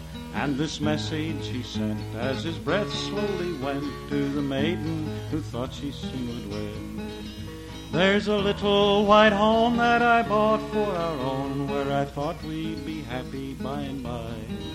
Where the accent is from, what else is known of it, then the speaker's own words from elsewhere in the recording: West Virginia, United States; I grew up in West, by God, Virginia.